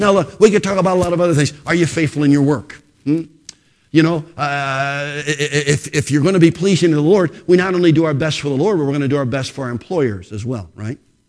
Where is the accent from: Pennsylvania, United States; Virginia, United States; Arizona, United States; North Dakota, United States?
Pennsylvania, United States; Philadelphia; I grew up in the Philadelphia area.